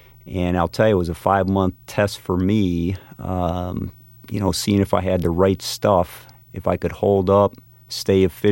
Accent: United States; The cultural barrier and, you know, them being Russian and me being American, you know, you can't ask, you know, how the Red Wings did last week

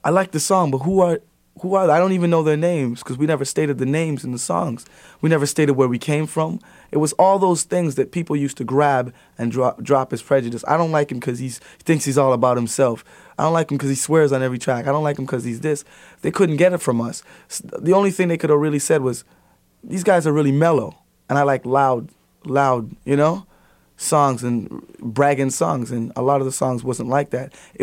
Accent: Jamaica; Plus, I'm from Jamaica. You know, I could talk potwap on the microphone, but still, a lot of people might not understand.

